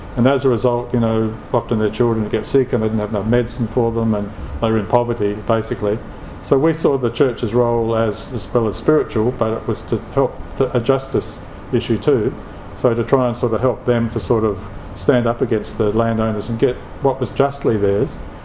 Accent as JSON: {"language": "English", "country": "Australia", "said": "Not so much for me as an Australian, you know, I could sort of leave any time, really."}